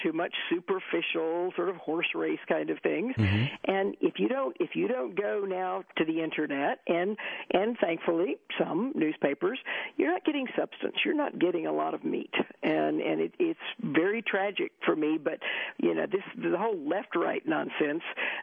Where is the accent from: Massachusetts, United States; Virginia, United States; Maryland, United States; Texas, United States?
Texas, United States; I grew up in Texas, mm-hmm. and the Republicans, there wasn't even a Republican primary in Texas until 1960.